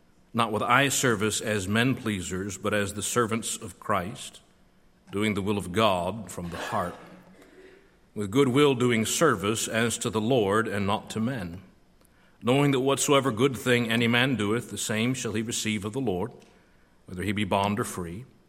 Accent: Youngstown, Ohio, United States; I grew up in the Youngstown area. My father pastored the First Baptist Church of McDonald, Ohio for 18 years. I was born there in St. Elizabeth's Hospital in Youngstown and lived there until I was a senior in high school.

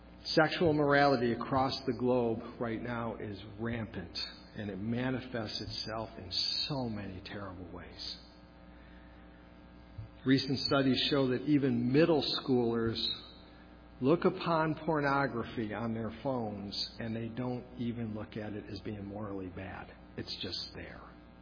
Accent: New York, United States; I grew up in Western New York State, very close to the New England states

